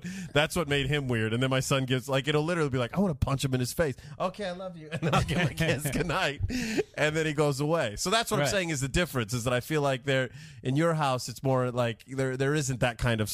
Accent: Modesto, California, United States; I grew up in Modesto, California, but all of my relatives are chicken farmers and corn farmers from the grand state of Texas.

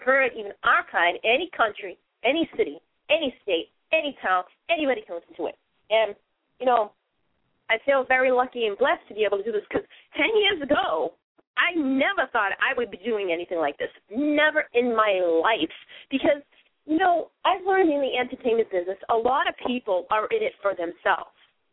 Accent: Massachusetts, United States; accent: Boston; I sound like I stand out too with my Boston accent.

